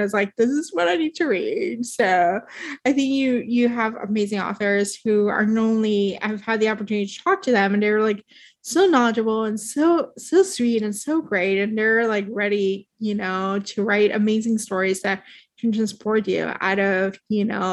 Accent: Puerto Rico; I'm from Puerto Rico and I'm from the island.

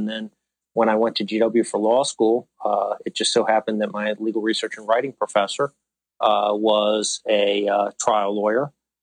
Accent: Severna Park, Maryland, United States; I'm originally from the Severna Park area

